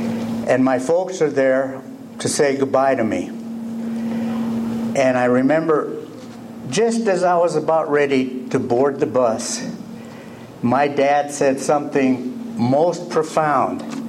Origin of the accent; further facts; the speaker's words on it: Santa Fe, New Mexico, United States; And they heard that I was from Santa Fe, New Mexico.